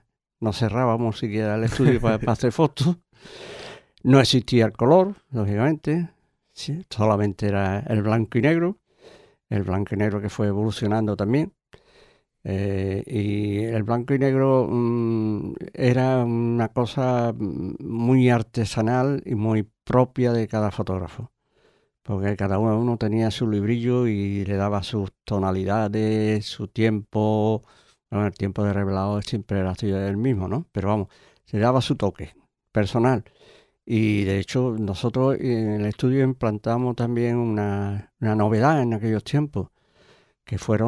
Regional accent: Jerez de la Frontera, Andalusia, Spain; now in El Puerto de Santa María, Spain; Yo venía, lógicamente, también de Jerez, pero vamos, que ya, como he dicho antes, yo soy más portugués que portugués.

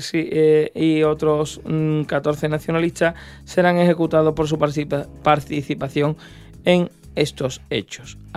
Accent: Puerto Real, Andalusia, Spain; además muere en Puerto Real, ¿eh? Muere, sí, en mi tierra.

